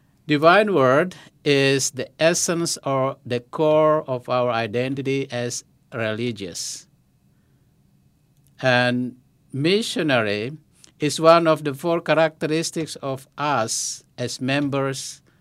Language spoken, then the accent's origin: English; Indonesia; Well, I'm from Indonesia, a country in Southeast Asia region.